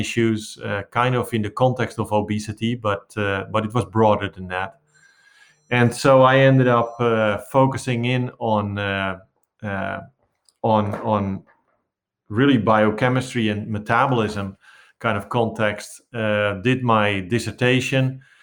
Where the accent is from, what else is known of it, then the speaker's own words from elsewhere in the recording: North Holland, Netherlands; now in United States; Born and raised in the Netherlands, just a little south of Amsterdam